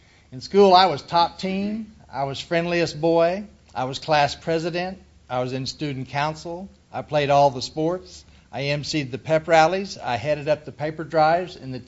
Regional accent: Oklahoma City, Oklahoma, United States; I'm originally from Oklahoma, and I missed that. I grew up in Oklahoma City, and Really? How's that? No? Originally, I'm from Oklahoma City. I was born and raised there, and I thought that was the big city for a long time.

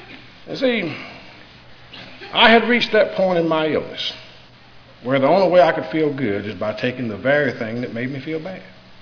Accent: North Carolina, United States; I was born and raised in Cleveland County, North Carolina. And back then, Cleveland County was nothing but cotton fields and corn fields.

